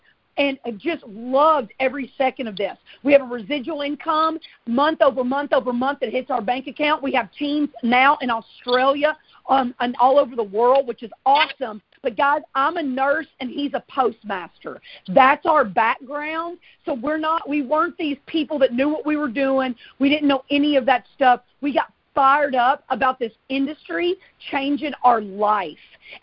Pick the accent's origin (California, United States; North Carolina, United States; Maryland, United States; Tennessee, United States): Tennessee, United States; now in Alabama, United States; I am from the southeast of the United States. I'm from a small town in Tennessee. My husband and I, he's from Mississippi, and we now reside in an even smaller town in Alabama.